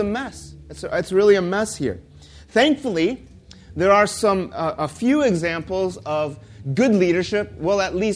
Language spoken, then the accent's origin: English; United States; I'm from the United States, and the United States has its fair share of problems when it comes to these leadership voids.